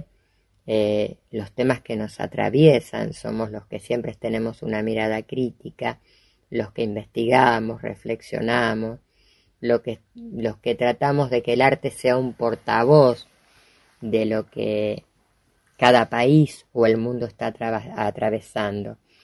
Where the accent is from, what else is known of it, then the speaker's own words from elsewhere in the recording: Argentina; nos hacen reflexionar no solo a nosotros como argentinos